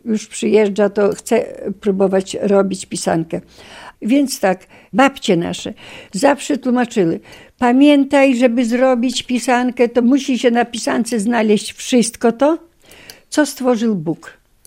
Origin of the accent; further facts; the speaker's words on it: Lipsk, Podlaskie Voivodeship, Poland; Pochodzę z Lipska. Tu się urodziłam, tu się wychowałam.